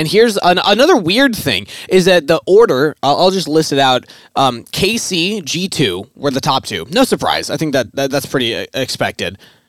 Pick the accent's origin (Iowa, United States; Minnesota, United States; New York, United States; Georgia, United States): Minnesota, United States; I will be traveling back home to my home state of Minnesota